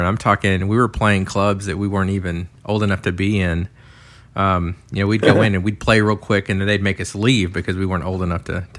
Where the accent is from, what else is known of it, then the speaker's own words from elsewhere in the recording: Arlington, Texas, United States; Growing up in Arlington, we saw … do their rise. They're our local boys